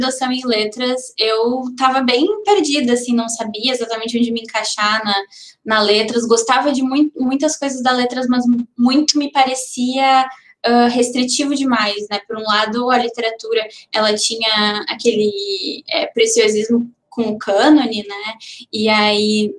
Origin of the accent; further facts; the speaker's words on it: Santa Maria, Rio Grande do Sul, Brazil; nasci em Santa Maria, né, sou natural de Santa Maria, enfim, isso.